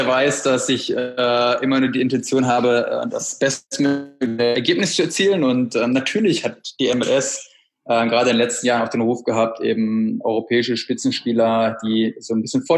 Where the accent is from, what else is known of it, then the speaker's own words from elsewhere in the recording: Bad Oeynhausen, North Rhine-Westphalia, Germany; also born or lived in Berlin / Chicago; ich komme aus Bad Oeynhaus, einer kleinen Stadt